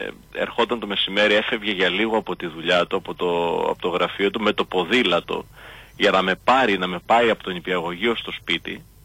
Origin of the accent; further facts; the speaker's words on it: Larissa, Thessaly, Greece; also born or lived in Ermoupoli; Μετά από ένα χρόνο περίπου γεννηθήκαμε στη Σύρο, στην Ερμούπολη της Σύρου. Δεν μεγαλώσαμε όμως εκεί, ουσιαστικά από τα 2,5 χρόνια ήμασταν στη Λάρισα και εκεί μεγαλώσαμε, οπότε η Θεσσαλία ουσιαστικά είναι ο τόπος, δεν θα πω της καταγωγής, αλλά ο τόπος που μεγαλώσαμε εκεί πέρα.